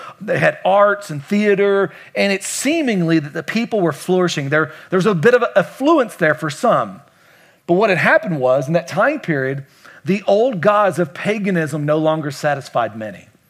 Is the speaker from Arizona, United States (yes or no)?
no; Kentucky, United States; now in Las Vegas, United States; I'm from Kentucky.